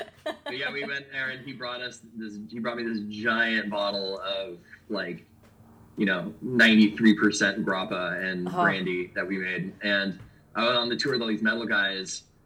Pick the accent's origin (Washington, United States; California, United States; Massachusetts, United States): California, United States; Napa; And I remember we passed through Napa, which is my hometown